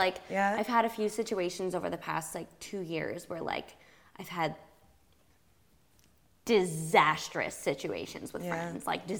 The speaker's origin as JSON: {"language": "English", "region": "New York", "country": "United States", "tie": "born there", "also_born_or_lived": "New Jersey / Florida", "said": "I was born in New York, lived in New Jersey, then"}